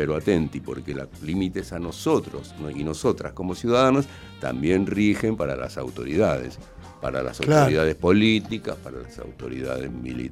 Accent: Argentina; nosotros conocemos de eso como argentinos y argentinas

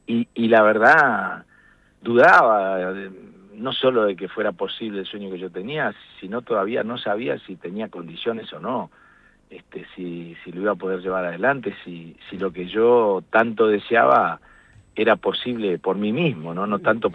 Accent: Paraná, Entre Ríos, Argentina; esas historias que yo vivía cuando era chico en Paraná, en mi barrio, algún día iban a interesarle a los demás

